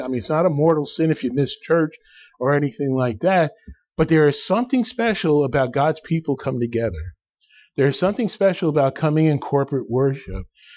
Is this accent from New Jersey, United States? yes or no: yes; New Jersey, United States; I grew up in Bergen County, and Bergen County had the blue laws, remember?